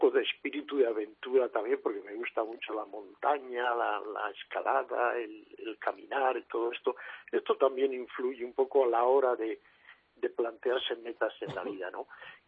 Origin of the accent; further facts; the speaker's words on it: Castile and León, Spain; aquí en mi tierra del norte de Palencia, donde con otro compañero atendemos 40 pueblos, el centro es Cervera de Pisuerga